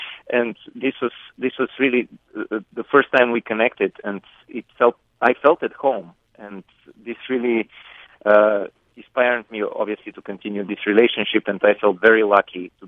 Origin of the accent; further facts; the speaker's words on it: Bulgaria; I was born in Bulgaria and I grew up in Bulgaria.